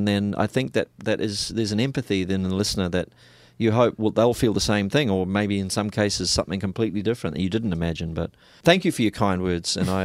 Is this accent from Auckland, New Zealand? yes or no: no; Te Awamutu, Waikato, New Zealand; It is my hometown, yeah. It means meeting of the waters. In fact, in reality, two tiny little streams that, you know, barely exist. But a lovely little country town in New Zealand.